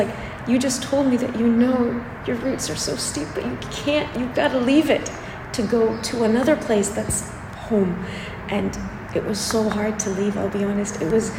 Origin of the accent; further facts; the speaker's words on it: Canada; I had the privilege of growing up in Canada with international students. At the same time, I had the privilege of having deep roots into Palestine, being home and having my parents who speak with very heavy Arabic accents.